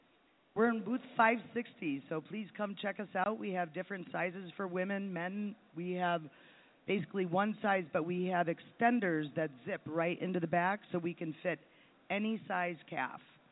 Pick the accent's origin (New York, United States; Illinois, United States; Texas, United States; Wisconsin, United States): Wisconsin, United States; Milwaukee; So I'm from Milwaukee, Wisconsin, and I ride motorcycles.